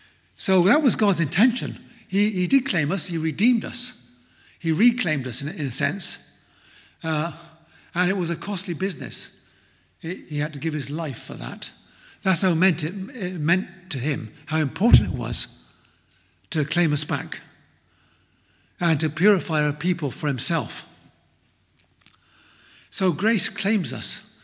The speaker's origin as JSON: {"language": "English", "country": "United Kingdom", "said": "Of course, we're British, aren't we?"}